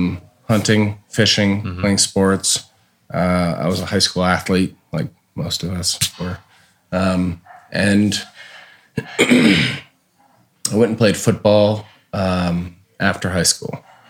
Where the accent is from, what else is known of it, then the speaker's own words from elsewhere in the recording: Lincoln, Nebraska, United States; born there; also born or lived in North Dakota; born in Lincoln, Nebraska.